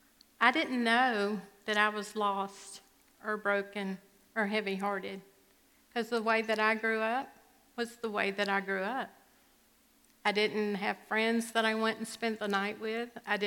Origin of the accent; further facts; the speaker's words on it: Warner Robins, Georgia, United States; born there; I was born in Warner Robins. My mother and father were in the civil service. They moved around a lot.